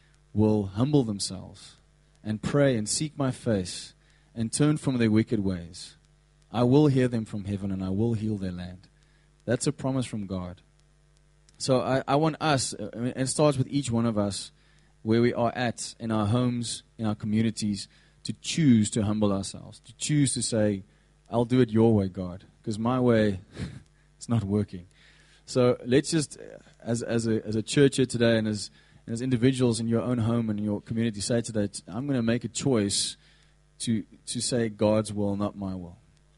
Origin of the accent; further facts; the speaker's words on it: South Africa; I am proudly South African